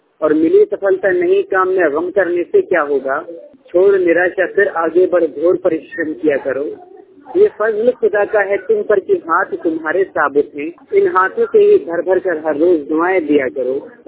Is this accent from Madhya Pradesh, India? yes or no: yes; Madhya Pradesh, India; छिंदवाड़ा से। मैं हर्रई से बिलोंग करता हूँ।